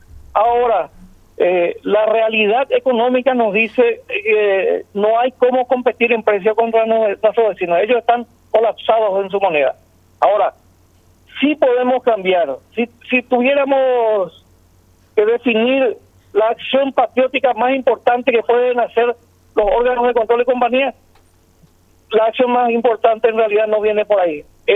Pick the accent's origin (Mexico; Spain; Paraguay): Paraguay; como ciudadanos paraguayos.